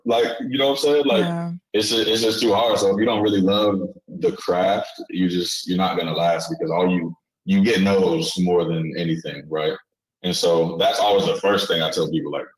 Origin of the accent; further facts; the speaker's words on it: Atlanta, Georgia, United States; But, you know, just growing up in Atlanta, you hear things, you know about Big Meech